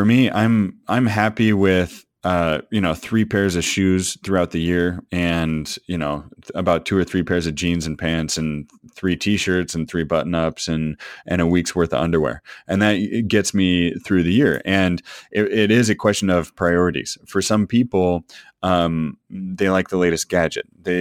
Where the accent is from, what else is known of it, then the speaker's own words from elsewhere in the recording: Edmonds, Washington, United States; I've been here in Edmonds, my hometown, in near Seattle for 2 months